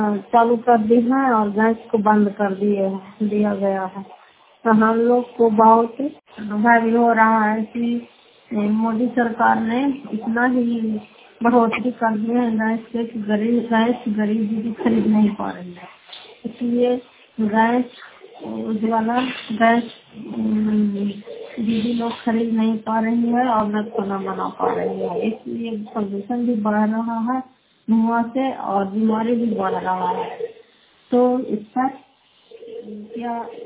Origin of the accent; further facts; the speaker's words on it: Fatehpur, Bihar, India; घर फतेहपुर पंचायत मकौटा जिला नालंदा करा ससरा ब्लॉक की निवासी हूँ।